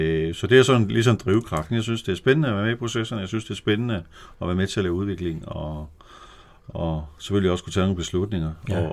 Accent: Vemlev, Zealand, Denmark; also born or lived in Korsør; Jeg er født i Korsør og boede herind til 70, og selvom det er ganske lille, kan jeg da huske ganske mange ting fra byen. Derefter flyttede jeg til Vemlev, hvor jeg voksede op, gik på Vemlev skole

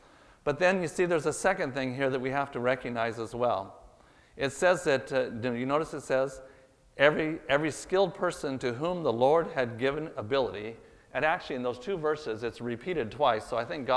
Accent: Washington, United States; moved away; I grew up in Washington State. Priscilla grew up in Virginia. We grew up in very humble surroundings.

